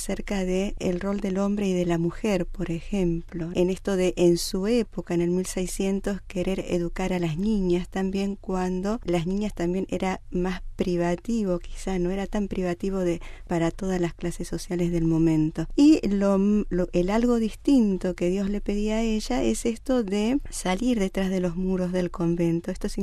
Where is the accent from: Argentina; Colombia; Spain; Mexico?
Argentina; Yo soy de América Latina, específicamente de Argentina.